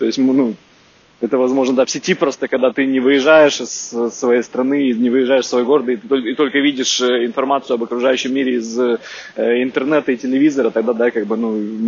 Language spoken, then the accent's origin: Russian; Far East, Russia; мы из России, из Дальнего Востока.